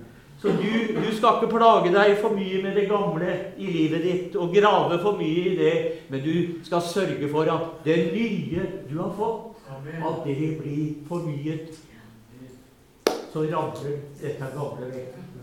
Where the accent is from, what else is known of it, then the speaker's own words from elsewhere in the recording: Drammen, Buskerud, Norway; Jeg husker da jeg vokste opp i Drammen.